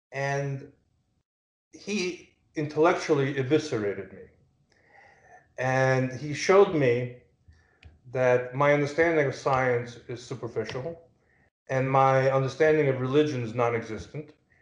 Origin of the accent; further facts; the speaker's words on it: Brooklyn, New York, United States; also born or lived in Kyiv, Ukraine; I was born in Ukraine, in Kyiv, in 1973, and then my family emigrated to Brooklyn, New York, in 1978. I was 4 years old. And a Brooklyn boy, you know, raised, went to public school, junior high school, Midwood High School.